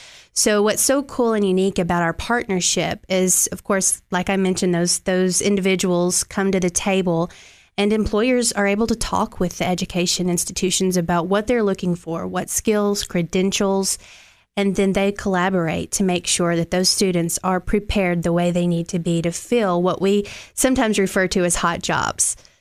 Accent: Lafayette, Tennessee, United States; now in Cookeville, United States; Well, I am an Upper Cumberland girl, born and raised. I grew up in Lafayette in Macon County and moved to Cookeville in 2008 to go to school at Tech and never left.

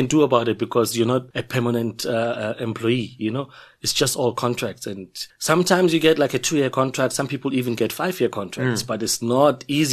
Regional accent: Vosloorus, Gauteng, South Africa; I am South African. You can say … from Boxburg, Vosloorus

